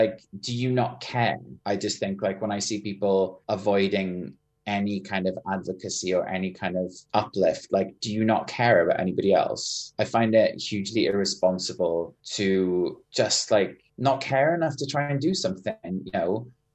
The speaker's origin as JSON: {"language": "English", "region": "Wales", "country": "United Kingdom", "tie": "born or raised there", "said": "growing up in South Wales, there was no queer history around me."}